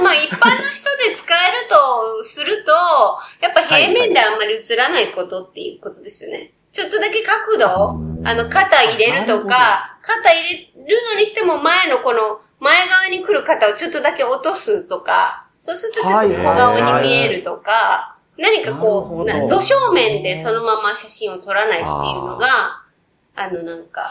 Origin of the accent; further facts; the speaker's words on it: Hiroshima, Japan; moved away as an adult; now in Tokyo, Japan; 広島の地元から上京して3年ぐらい経った時に、貯金もそこをつき始めて